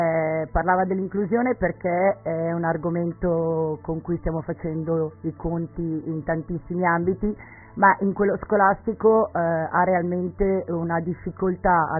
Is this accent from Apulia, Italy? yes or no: no; Milan, Lombardy, Italy; Sono partita dalla gavetta, allora sono partita da un quartiere di Milano che non è tanto lontano da dove si trova la radio, eravamo delle ragazzine